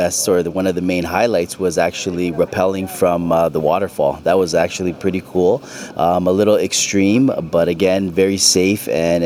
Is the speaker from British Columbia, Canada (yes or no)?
no; Toronto, Ontario, Canada; I am from Toronto. Yes, that's correct.